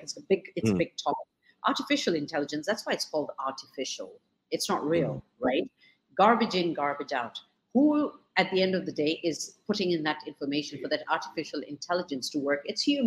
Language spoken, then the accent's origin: English; Kenya; obviously, you know, being Kenyan, I'm proudly taking, you know, ownership and onus